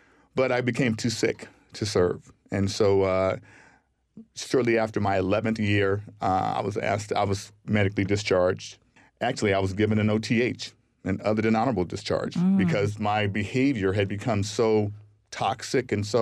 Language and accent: English; Pasadena, California, United States; I come from a loving family. I grew up in Pasadena, which is not that far from here. Seven kids. I'm the oldest.